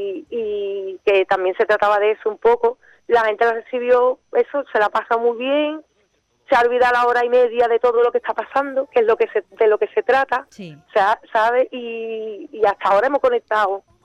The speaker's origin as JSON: {"language": "Spanish", "region": "Andalusia", "country": "Spain", "tie": "born or raised there", "said": "Yo vivo en la Viña, yo nací allí, en el Mentidero de la Viña, y es lo que he escuchado de toda mi vida"}